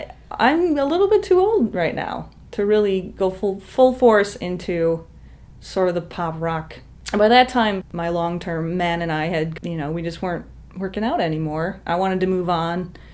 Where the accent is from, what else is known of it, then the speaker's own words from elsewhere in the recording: Michigan, United States; I'm originally from Michigan, born and raised. I was born in the Upper Peninsula.